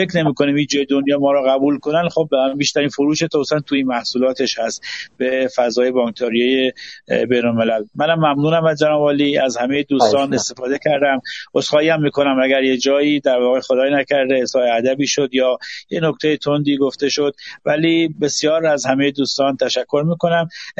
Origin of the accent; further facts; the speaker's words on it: Iran; برای هممون به عنوان یک ایرانی دلچسب و هممون هست